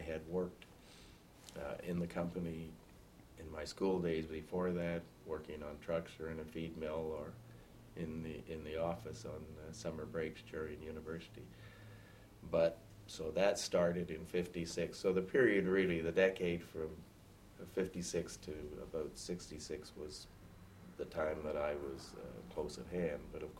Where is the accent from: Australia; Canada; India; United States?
Canada; Winnipeg, Manitoba; I grew up in Winnipeg.